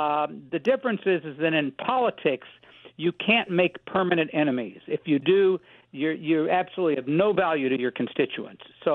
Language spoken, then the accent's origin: English; Wichita, Kansas, United States; Aviation, my home of Wichita, produced at that time about half the airplanes in the world were made in my hometown because it was the home of general aviation.